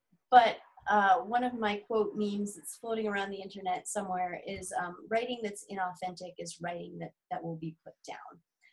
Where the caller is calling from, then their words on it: Colorado, United States; I'm in Colorado at the moment.